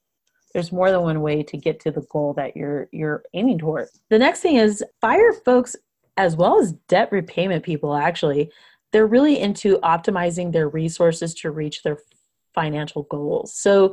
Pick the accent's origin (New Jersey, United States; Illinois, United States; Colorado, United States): Colorado, United States; even though I'm from Colorado, I went to college in upstate New York